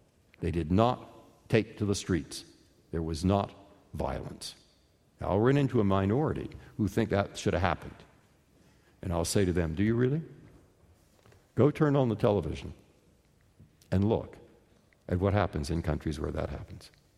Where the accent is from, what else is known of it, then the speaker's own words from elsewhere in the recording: San Francisco, California, United States; I mean, I grew up in San Francisco. I've lived in this community for more than 40 years.